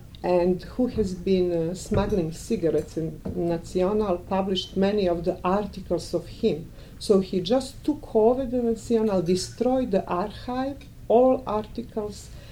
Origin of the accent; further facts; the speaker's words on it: Montenegro; Since I'm coming from Montenegro, I will now focus on our case.